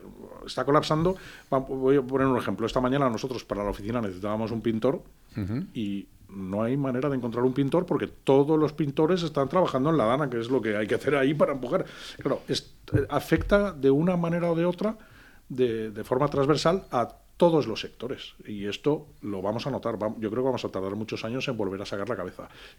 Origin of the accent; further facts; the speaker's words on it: Valencian Community, Spain; siempre somos, los valencianos somos de una pasta diferente